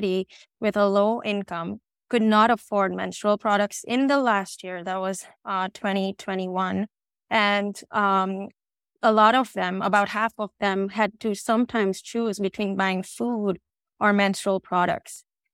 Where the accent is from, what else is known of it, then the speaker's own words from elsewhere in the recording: India; English is a second language; India, which is also my home country.